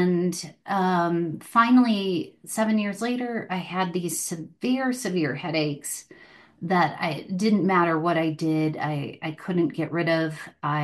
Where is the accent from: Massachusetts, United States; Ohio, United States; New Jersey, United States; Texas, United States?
Ohio, United States; Cleveland; moved away as an adult; Well, I grew up outside of Cleveland, Ohio, and I felt like I was an old soul trapped in a young person's body. And so as soon as I turned 18, I kind of set out into the world.